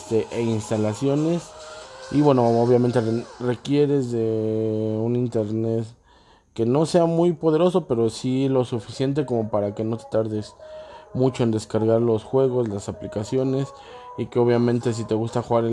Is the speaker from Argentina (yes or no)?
no; Mexico; Esto en mi caso, porque bueno, yo soy de aquí de México